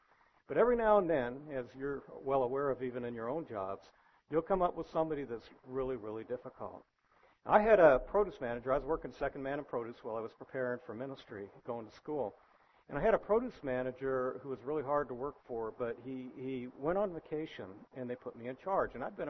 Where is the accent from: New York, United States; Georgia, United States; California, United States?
California, United States; I came from the San Francisco Bay Area, okay? It was you had quite a contrast in different races and nationalities that were there, and I came up here